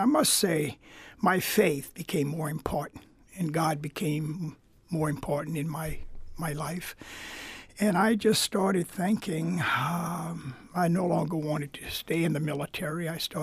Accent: Louisiana, United States; growing up in Louisiana, in that little town outside of New Orleans, 3,000 people

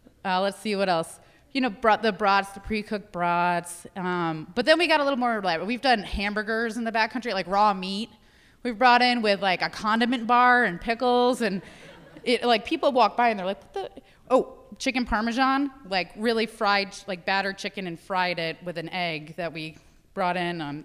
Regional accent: East Coast, United States; I'm from the East Coast, so I talk with my hands and do this a lot.

